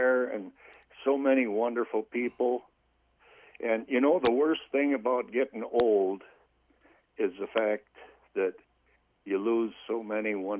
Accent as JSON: {"language": "English", "town": "St. Cloud", "region": "Minnesota", "country": "United States", "tie": "born or raised there", "said": "Well, I was born and raised around St. Cloud"}